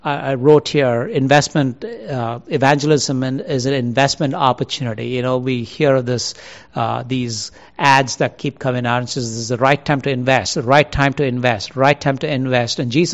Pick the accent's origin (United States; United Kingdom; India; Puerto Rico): India; I'm from India, as you would have known, we were a British colony.